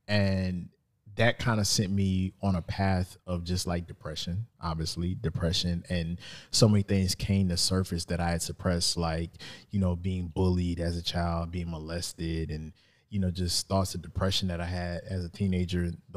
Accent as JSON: {"language": "English", "town": "Lancaster", "region": "Texas", "country": "United States", "said": "I'm originally from Lancaster, Texas. I'm the oldest of three children. I'm a country boy."}